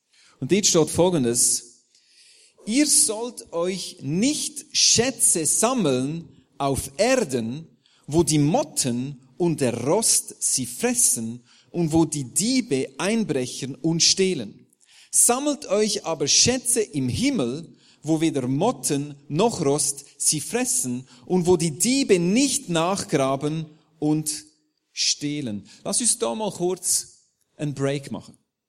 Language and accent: German; Aargau, Switzerland; Ich komme aus dem Aargau.